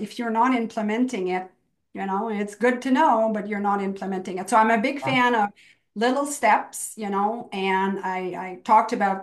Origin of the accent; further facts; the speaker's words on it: Canada; I'm French Canadian. I grew up eating Joe Louis poutine and Coke